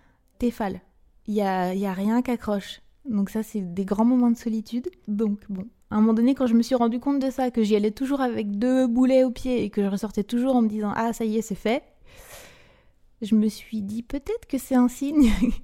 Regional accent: Brittany, France; j'ai 38 ans. Je suis née à Léon, dans les Côtes d'Armor, en 1981. Et j'ai grandi en Bretagne. Mes trois premières années, j'étais en Ille-et-Vilaine

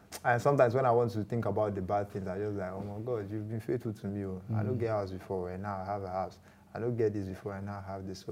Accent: Warri, Delta, Nigeria; also born or lived in Ajangbali; So when I was like 8 years old, then I relocated to Warri. So most of my adulthood was in Warri.

